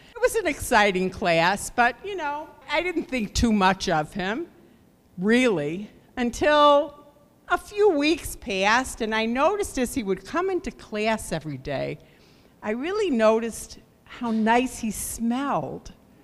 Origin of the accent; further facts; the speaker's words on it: Chicago, Illinois, United States; I grew up in Chicago, so we were in Chicago